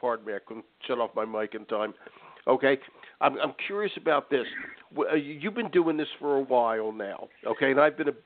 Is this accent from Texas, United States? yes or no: no; Philadelphia, Pennsylvania, United States; I'm from Philly. I know Camden quite well.